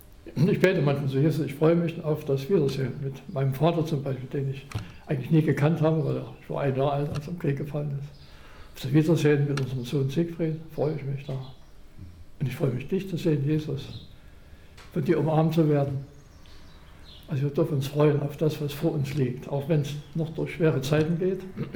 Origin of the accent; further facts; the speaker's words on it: Chemnitz, Saxony, Germany; In Chemnitz, wo in meiner Heimatstadt waren immer die Jugendgottesdienste